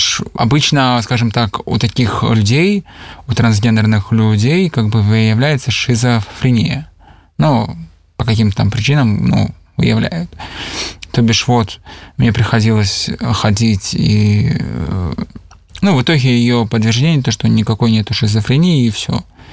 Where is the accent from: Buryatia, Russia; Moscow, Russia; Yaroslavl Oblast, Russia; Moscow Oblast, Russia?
Buryatia, Russia; Ulan-Ude; now in Minsk, Belarus; я родом из Улан-Удэ